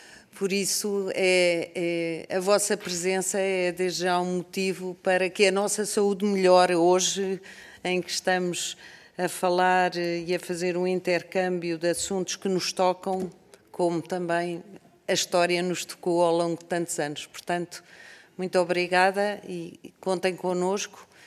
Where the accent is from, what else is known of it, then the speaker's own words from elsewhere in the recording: Mozambique; born there; nasci em Moçambique